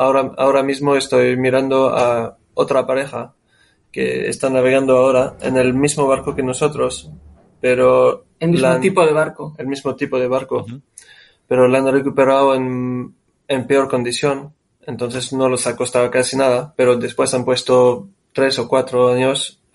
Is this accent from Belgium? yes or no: yes; Brussels, Belgium; Bueno, yo vengo soy de Bruselas